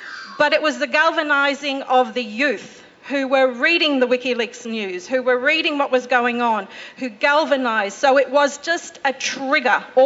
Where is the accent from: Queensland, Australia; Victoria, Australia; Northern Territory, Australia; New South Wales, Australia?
Queensland, Australia; I'm a Queenslander, so I always like to support my pro-Queenslanders.